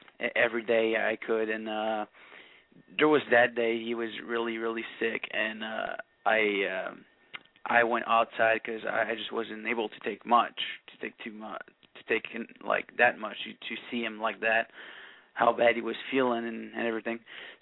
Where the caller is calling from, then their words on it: Quebec, Canada; All right, I'm calling from Quebec, though, so